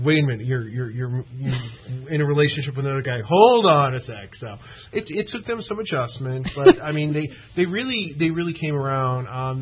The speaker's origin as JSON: {"language": "English", "region": "New York", "country": "United States", "said": "I'm originally from New York, but they were living in Florida at the time."}